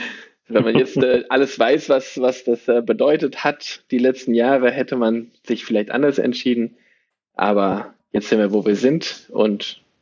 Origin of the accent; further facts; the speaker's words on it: East Africa, Tanzania; Ich bin in Tansania, in Ostafrika aufgewachsen, bin halb Deutsch, halb Grieche und bin viel um die Welt gereist.